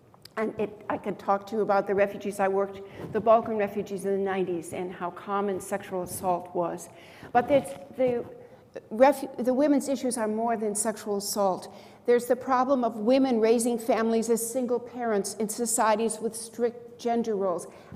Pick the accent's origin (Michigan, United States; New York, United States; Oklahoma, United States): Michigan, United States; Detroit; I grew up in Detroit. It's a city of immigrants, Arabs of all kinds, Albanians, Poles, Italians.